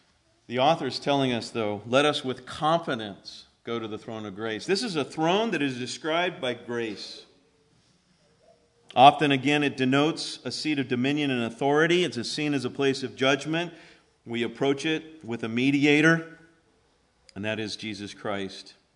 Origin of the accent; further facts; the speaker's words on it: California, United States; Now, at least in grammar school, for me growing up in California, the head of the school was called the principal.